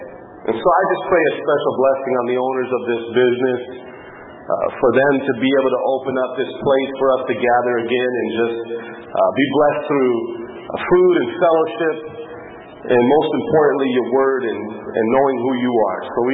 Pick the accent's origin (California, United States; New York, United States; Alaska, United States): California, United States; Anaheim; I grew up in Orange County, man. I was born and raised in Anaheim. So I don't usually come back here that much because I left for a reason.